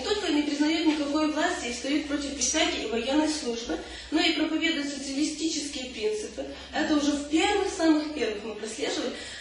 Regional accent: Volyn Oblast, Ukraine; потому что я сама из Волыни

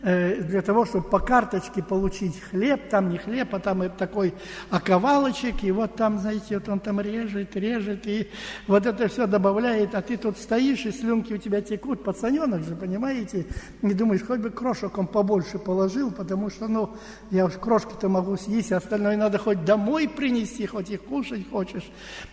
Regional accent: Moscow, Russia; А мы бы с вами, даже как москвичи, ходя в магазин

